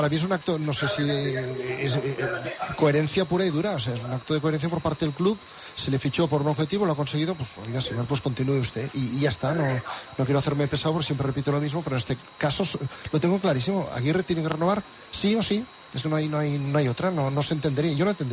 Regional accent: Manresa, Catalonia, Spain; No, y yo también soy de Manresa.

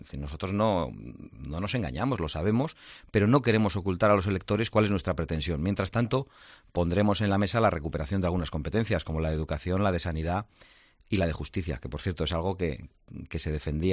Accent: Basque Country, Spain; Yo que soy vasco

